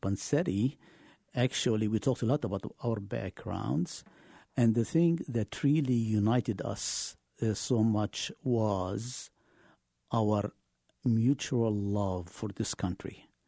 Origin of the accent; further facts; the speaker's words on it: Beirut, Beirut Governorate, Lebanon; And I came from Lebanon. I was born in Lebanon, in Beirut, Lebanon.